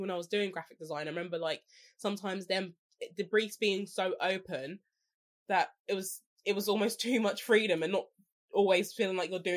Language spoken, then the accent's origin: English; London, United Kingdom; especially being a Londoner, like a proper Londoner, that's like, you know, you keep to yourself, don't talk to strangers.